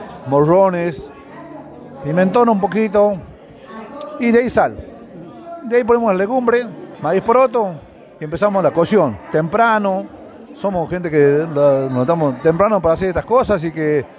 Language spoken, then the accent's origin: Spanish; Concepción, Tucumán, Argentina; Soy de San Miguel de Tucumán y precisamente de Concepción, de donde se hace la fiesta nacional del locro.